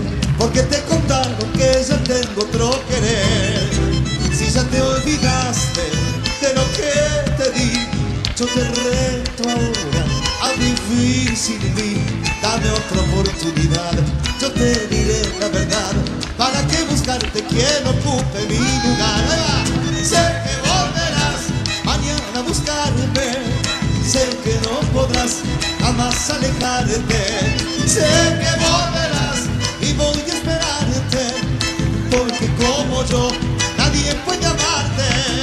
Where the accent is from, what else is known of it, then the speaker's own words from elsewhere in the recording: Santa Fe, Argentina; Somos de Santa Fe, un poco repartidos. Acá los muchachos, pero todos de Santa Fe.